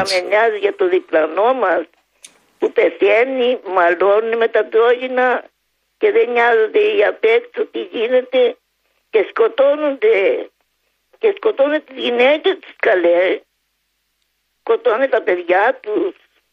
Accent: Agia, Crete, Greece; Εγώ είμαι από τα Χανιά, από την Αγιά και ο παπάς μου είναι από τα Κεραμιά.

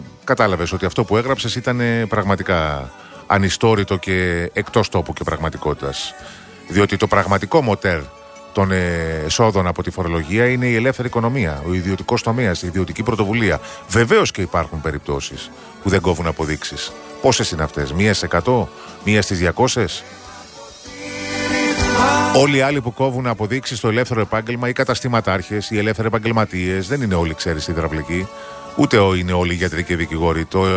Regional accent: Western Greece, Greece; το κατσικάκι στο χωριό μου. Στο βάλ' το λίγο έξω από το Αγρίνιο

